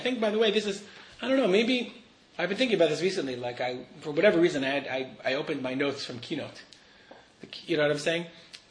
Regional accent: United States; For me, I grew up in America. I never experienced any serious amount of persecution in my life.

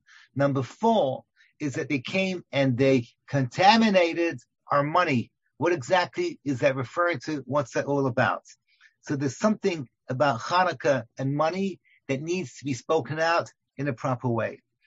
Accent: London, United Kingdom; I grew up in London.

